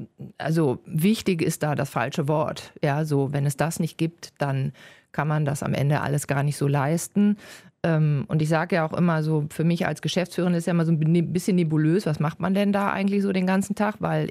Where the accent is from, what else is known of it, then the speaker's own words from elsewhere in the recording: Wuppertal, North Rhine-Westphalia, Germany; Ich bin in Barmen aufgewachsen